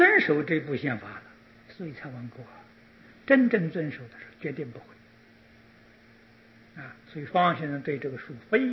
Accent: China; 什是我们中国人送给他的啊，送他这个称号就是他对我们中国这个文字啊，这个语文的修养非常之深啊

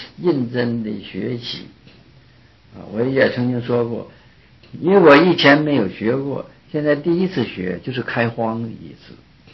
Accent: China; also born or lived in Hong Kong; 而不是像我们中国人的习惯是放在前面，这部书叫什么名字放在前面，这个作者也放在前面，但是印度人不是，他放在后边，这是和我们中国人不同的地方。

